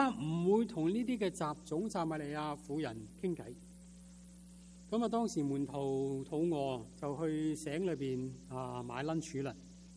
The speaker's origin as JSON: {"language": "Cantonese", "country": "China", "lives_now": "United States", "said": "而且神我哋做我哋系讲广东话嘅中国人"}